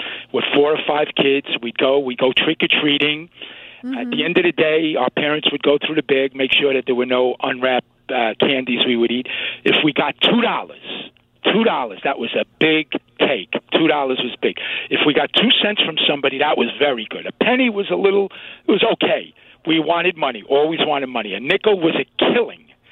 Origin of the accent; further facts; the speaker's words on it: New York City, New York, United States; As a kid growing up in New York City, Astoria specifically in the 60s, early to mid-60s, Halloween was the biggest day of the year.